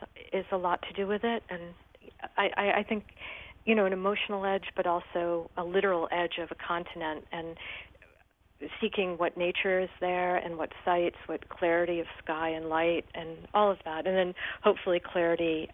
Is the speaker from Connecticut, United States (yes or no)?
yes; New Britain, Connecticut, United States; growing up in New Britain and I think seeing Rockwell Kent paintings at the museum